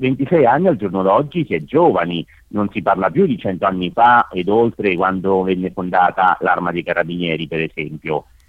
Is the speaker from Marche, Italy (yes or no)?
yes; Marche, Italy; Io sono marchigiano, veramente.